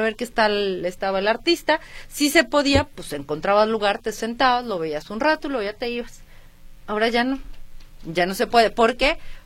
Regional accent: Mexico; Pero como buenos mexicanos le encontramos el negocio absolutamente todo.

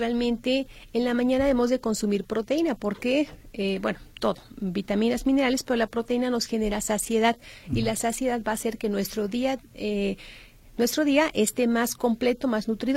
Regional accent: Puebla, Mexico; Bueno, yo soy de Puebla, ya se maneja mucho el papalocalita.

